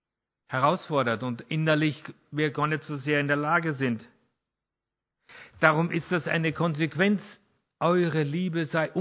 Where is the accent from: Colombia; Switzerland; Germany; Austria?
Austria; accent: Austrian; außer meinem österreichischen Akzent